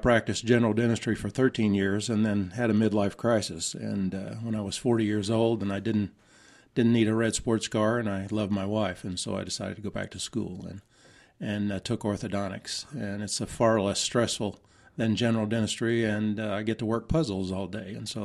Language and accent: English; Lynchburg, Virginia, United States; also born or lived in Tucson, Arizona / Michigan; I'm a native Virginian. Okay. I was born in Lynchburg, Virginia.